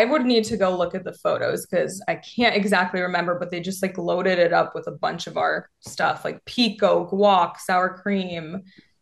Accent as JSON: {"language": "English", "region": "Washington", "country": "United States", "tie": "born or raised there", "said": "So, born and raised in Washington State. You don't hear that often these days."}